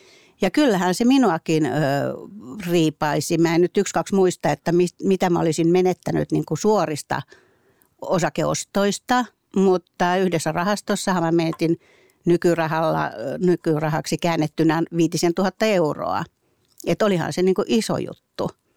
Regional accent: Helsinki, Uusimaa, Finland; Mä olen helsinkiläinen, stadilainen ja aivan tavallisesta perheestä.

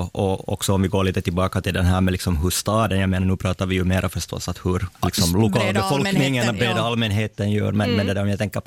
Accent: Hanko, Uusimaa, Finland; also born or lived in Turku; now in Pargas, Finland; Jag kommer från Västnyland, från Hang ursprungligen.

